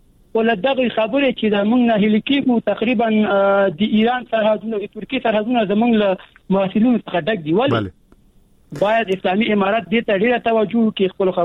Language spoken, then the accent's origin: Pashto; Afghanistan; نظامونه ایدیالوژیانې دا موږ ته فرق نه کوي. موږ د افغانستان خلک یو، دې هېواد کې موږ ژوند کړی، دا مو هېواد دی.